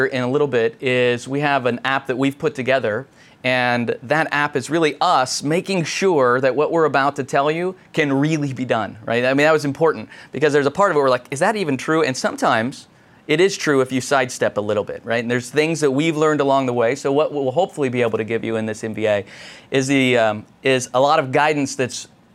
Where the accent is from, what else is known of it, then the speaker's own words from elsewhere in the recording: Colorado, United States; like Darren, I am from Colorado, as you can tell by my accent.